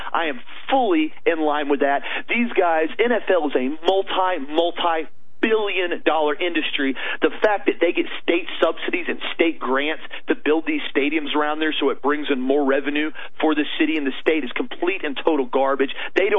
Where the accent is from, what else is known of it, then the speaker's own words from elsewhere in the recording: United States; And I'm American. I'm proud to be here.